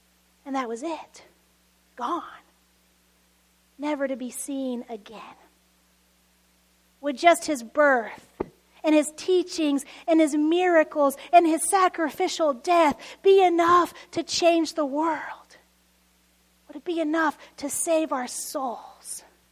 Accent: Dallas, Texas, United States; Growing up in Dallas in the 1990s, couldn't help but be raised a Cowboys fan.

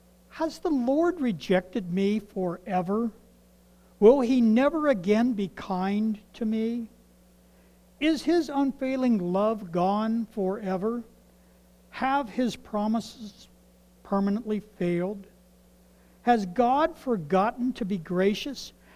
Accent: Ohio, United States; Remember, I'm from Ohio. And we talk kind of slow.

